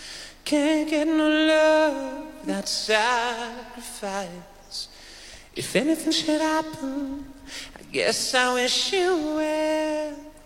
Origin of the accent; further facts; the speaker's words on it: London, United Kingdom; Italian is a second language; also born or lived in Lebanon; Io sono libanese, ma anche da Londra, ma anche adesso un po' italiano